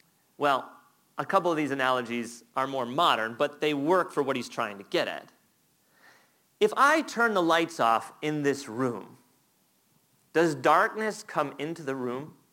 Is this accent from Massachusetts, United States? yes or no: no; Florida, United States; born there; I think I was born in Florida because, you know, I just like it really warm.